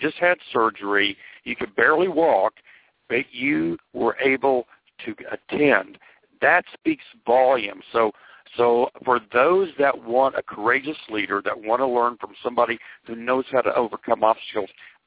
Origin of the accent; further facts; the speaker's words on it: Oklahoma, United States; I am from Oklahoma, so I'm slower.